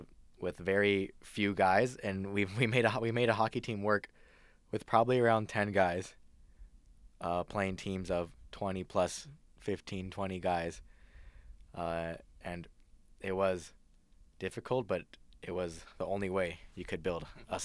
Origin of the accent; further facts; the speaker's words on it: Los Angeles, California, United States; now in Santa Cruz, United States; I'm also from a place where hockey was not a very common sport to play. I'm from Los Angeles, but my family is from Sweden, so I grew up playing since I was very young and have played all around. And since then, I came to Santa Cruz